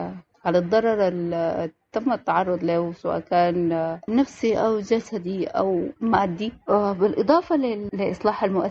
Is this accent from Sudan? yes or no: yes; Sudan; لتحقيق العدالة بعد الانتقال من نزاع أو قمع، كما كان موجود عندنا في السودان